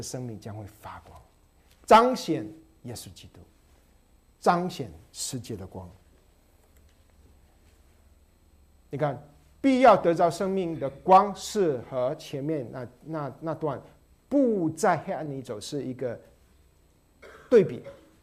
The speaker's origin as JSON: {"language": "Chinese", "country": "Malaysia", "said": "我从马来西亚来，我们 highway 都有路灯的"}